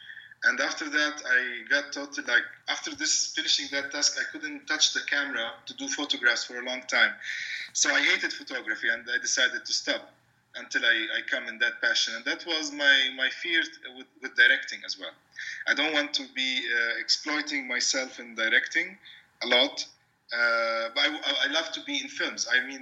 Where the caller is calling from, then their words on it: Ramallah, West Bank, Palestine; I'm calling from Ramallah, which is a city. It's like 10 kilometers north of Jerusalem, and it's the center of the PA, the Palestinian Authority.